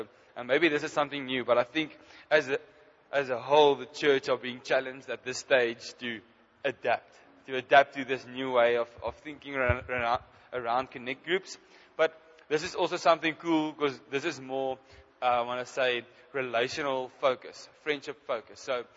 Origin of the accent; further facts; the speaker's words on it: Free State, South Africa; now in Bloemfontein, South Africa; I grew up in Vicksburg, it's the West Vrystaat, and I came to Bloemfontein, and I've been here ever since. So this is the only piece of land that I know.